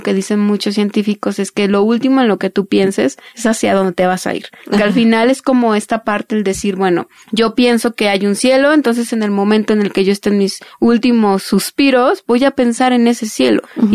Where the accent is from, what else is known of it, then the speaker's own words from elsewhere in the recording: Mexico; todo este ritual que tenemos como mexicanos